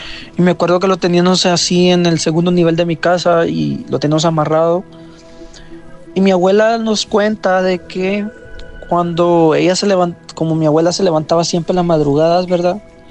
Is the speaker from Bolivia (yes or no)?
no; Guatemala; now in Omaha, United States; Yo soy de Guatemala. Bien, pero estoy amigos. Viviendo ahorita en Omaha, Nebraska, ya llevo 7 años viviendo acá.